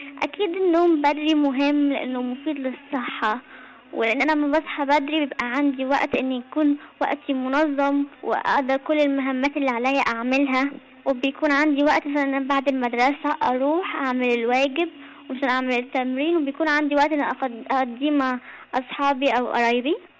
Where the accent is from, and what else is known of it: Canada